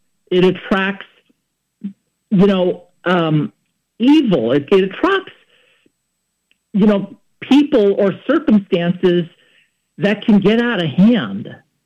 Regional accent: San Francisco, California, United States; I don't know if that's just a Filipino thing or what, but that's why I grew up in San Francisco.

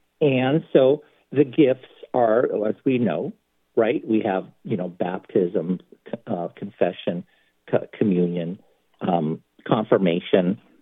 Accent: California, United States; now in Philadelphia, United States; even though I'm a transplant from California, I used to love the 49ers when I grew up there. But, you know, since I've been here, I've lived here in Philadelphia area longer than I have in California.

